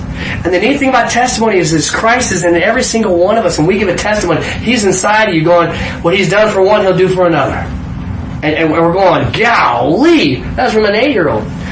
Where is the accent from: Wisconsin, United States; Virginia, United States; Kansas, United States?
Kansas, United States; Wichita; came from my hometown, Wichita, Kansas, they took this one and put it on the top of my stack. I went to Northwest High School. Nobody knows about Wichita.